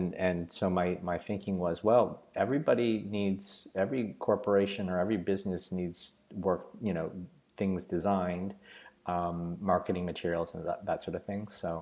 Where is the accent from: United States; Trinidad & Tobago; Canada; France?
Canada; I was an international student. I'm from Canada.